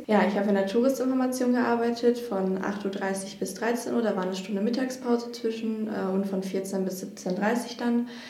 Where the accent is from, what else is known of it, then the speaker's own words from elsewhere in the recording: Attendorn, North Rhine-Westphalia, Germany; ich komme hier aus Attendorn, bin jetzt 18 Jahre alt geworden.